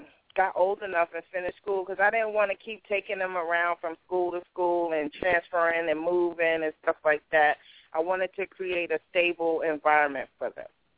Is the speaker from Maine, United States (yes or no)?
no; New York, United States; moved away as an adult; now in Pennsylvania, United States; And I'm from New York, like Renita. I'm from New York, but 12 years ago I moved out of New York, and the Lord had took me to Pennsylvania